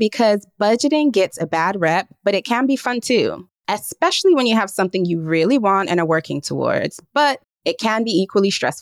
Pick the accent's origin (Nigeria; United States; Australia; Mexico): Nigeria; I am Nigerian